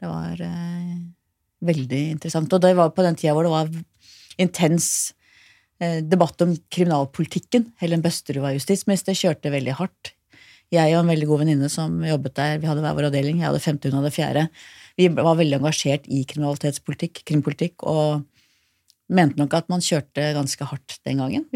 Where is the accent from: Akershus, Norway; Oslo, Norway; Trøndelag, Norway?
Oslo, Norway; På Manglerud I Oslo.